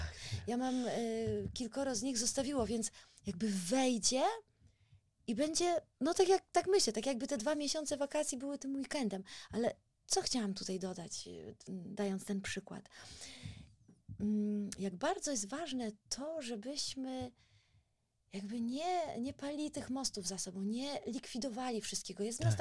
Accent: Warsaw, Masovian Voivodeship, Poland; o pracowni plastycznej pani Basi Szydelskiej na Żoliborzu w Warszawie. Ja pamiętam, bo tam całe moje dzieciństwo spędziłam w tej pracowni.

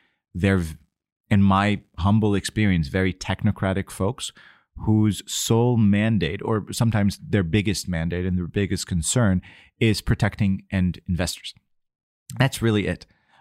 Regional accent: United States; I mean, as an American, I feel like it's a good spirit of I'm ready.

